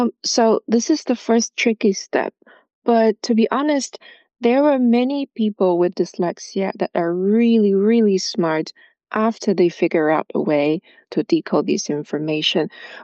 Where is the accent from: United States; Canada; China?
China; because where I grew up, it's been very common. I grew up in China.